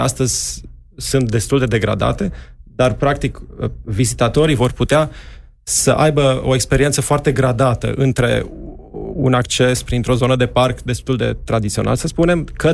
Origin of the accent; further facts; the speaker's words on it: Cluj-Napoca, Cluj County, Romania; pe lângă faptul că suntem clujeni, chiar dacă eu locuiesc în altă parte, dar rămân clujan